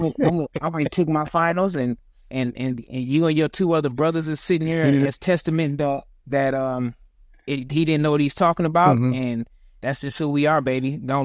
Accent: Detroit, Michigan, United States; I'm thankful that we grew up in Detroit, Michigan, up north, where the medical industry was on top of it versus the South.

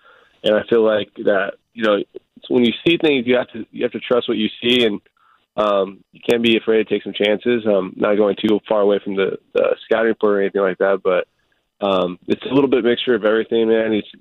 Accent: Riverside, California, United States; I'm from Riverside, obviously, as everybody knows, and I know how much the Dodgers mean to this Southern California and everything.

